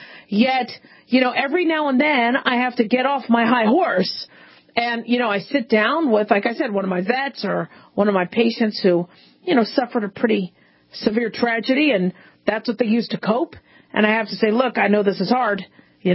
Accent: Phoenix, Arizona, United States; now in Las Vegas, United States; when I grew up in Phoenix

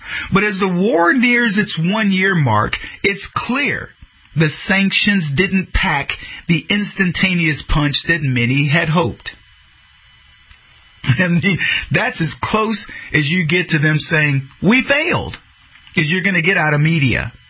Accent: United States; if we lived in the world that I grew up in America, where justice was served.

